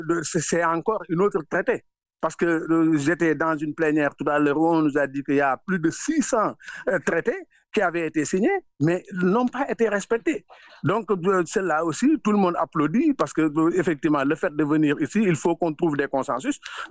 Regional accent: Bargny, Dakar, Senegal; moi qui vous parle, je viens du Sénégal, à Bargny

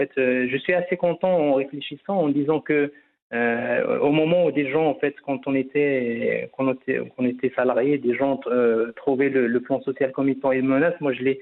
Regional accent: Agadir, Souss-Massa, Morocco; et moi je suis d'Agadir.

